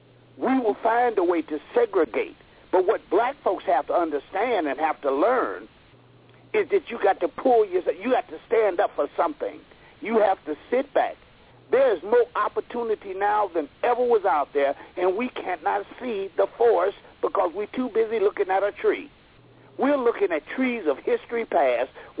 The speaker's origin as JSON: {"language": "English", "town": "Detroit", "region": "Michigan", "country": "United States", "said": "I'm from Detroit."}